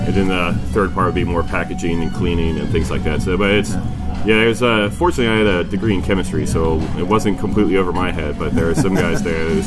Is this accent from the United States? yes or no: yes; Cincinnati, Ohio, United States; I'm from Cincinnati, so I was looking at closer to Cincinnati.